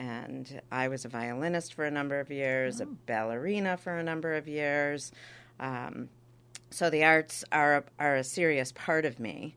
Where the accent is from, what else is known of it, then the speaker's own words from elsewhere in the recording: Wichita Falls, Texas, United States; also born or lived in Minneapolis, Minnesota; I was born in Minnesota, in Minneapolis. And while my father was a resident at the University of Minnesota Hospital, we left shortly after I was born and moved to Wichita, Texas, Wichita Falls, where I tell people I learned to walk and talk. So I'm a little bit Texan.